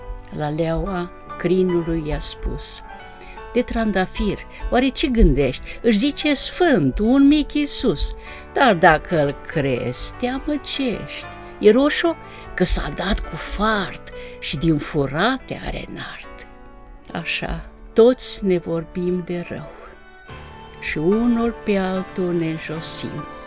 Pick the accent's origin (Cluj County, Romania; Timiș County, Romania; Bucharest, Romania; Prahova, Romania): Prahova, Romania; Ploiești; În Ploiești, da. Sunt ploieșteancă